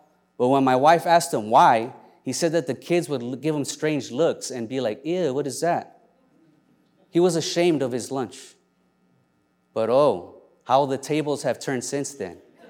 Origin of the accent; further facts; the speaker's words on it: Los Angeles, California, United States; And just because I was born and raised in Los Angeles doesn't mean I got an old Chevy hoopty.